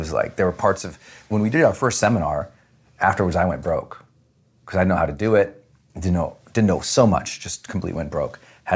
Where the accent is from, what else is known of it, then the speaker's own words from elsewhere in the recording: Montana, United States; Growing up in Montana, we just had nothing.